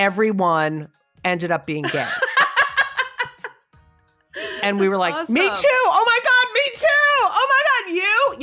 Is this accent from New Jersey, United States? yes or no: yes; New Jersey, United States; I grew up in Jersey and I couldn't wait to get out. And it feels so good to, I mean, my roots are there and it feels so good to go back.